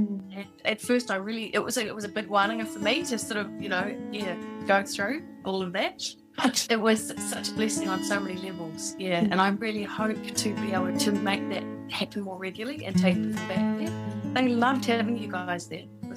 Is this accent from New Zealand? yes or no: yes; Auckland, New Zealand; Born and raised in Te Tārangi in Auckland. I'm very lucky to get to spend my time growing up there. It's a really beautiful place, immersed in nature.